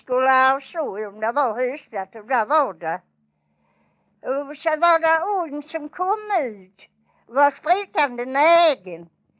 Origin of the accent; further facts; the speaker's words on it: Vånga, Sweden; När jag var liten och var i Vånga, jag var född då, i Kyringaragens 36 Vånga